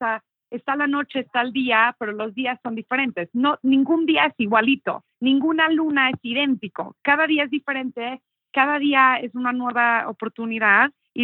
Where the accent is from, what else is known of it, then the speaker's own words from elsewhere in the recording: England, United Kingdom; Spanish is a second language; nací en Inglaterra y crecí ahí.